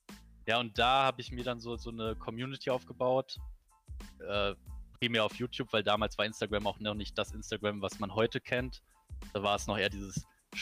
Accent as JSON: {"language": "German", "town": "Braunschweig", "region": "Lower Saxony", "country": "Germany", "tie": "born or raised there", "said": "Genau, ich komme aus Braunschweig, bin auch gebürtiger Urbraunschweiger, daher gar nicht so weit weg vom Harz."}